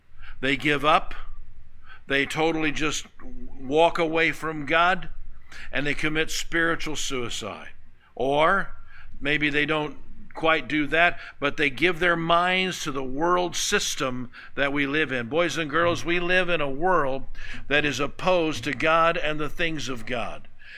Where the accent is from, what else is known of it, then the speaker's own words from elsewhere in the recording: United States; I grew up in America before the lawyers ruined it.